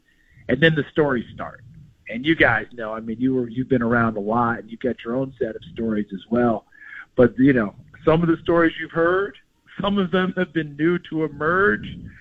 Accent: New York, United States; also born or lived in Elizabethton, Tennessee; I was born in East Tennessee, right? Elizabethan, Tennessee. My mom's from there. My dad's from West Virginia. Okay? Tennessee had a big imprint on me, even though I didn't live there. We moved to New York State when I was two

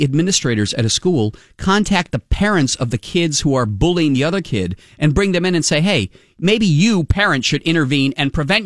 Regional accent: Geneseo, New York, United States; I grew up in Geneseo.

